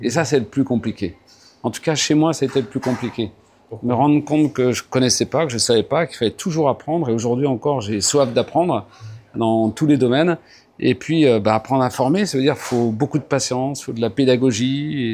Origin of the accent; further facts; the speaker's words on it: Morocco; j'ai revu ce gars 10 ans après, je crois, chez nous, au Maroc.